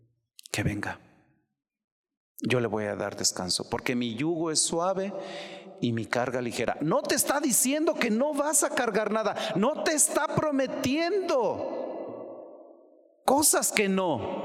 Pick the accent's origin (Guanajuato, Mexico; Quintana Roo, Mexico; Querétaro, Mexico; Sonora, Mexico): Guanajuato, Mexico; allá en el estado de Guanajuato, por allá por mi tierra.